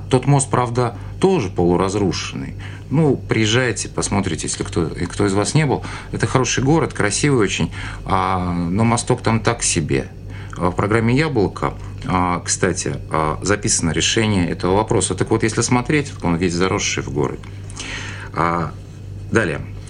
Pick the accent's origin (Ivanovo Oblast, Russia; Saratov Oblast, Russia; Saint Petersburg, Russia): Saratov Oblast, Russia; Saratov; Я саратовец, но я часто бываю в разных городах Саратовской области.